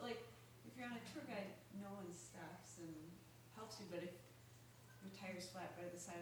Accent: Minneapolis, Minnesota, United States; from Minneapolis.

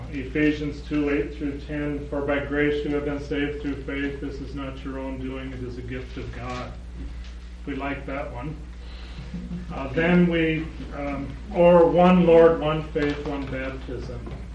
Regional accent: Moline, Illinois, United States; moved away; It's my hometown. I grew up in Moline, and we left in 1954.

